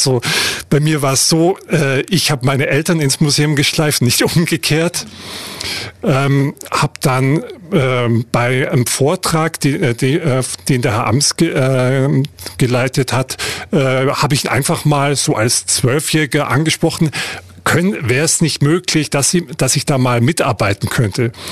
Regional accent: Neu-Ulm, Bavaria, Germany; ich bin 37 Jahre alt, gebürtiger Neu-Ulmer, das heißt geboren und aufgewachsen Neu-Ulm.

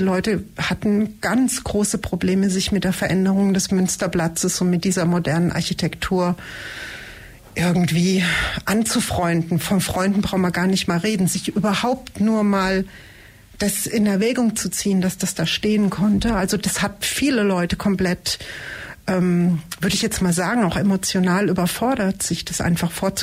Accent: Bingen am Rhein, Rhineland-Palatinate, Germany; ich bin gebürtige Bingenerin. Ich komme aus dem Tal der Lorelei, deswegen hängt mein Herz auch immer noch einen Ticken mehr am Rhein als an der Donau.

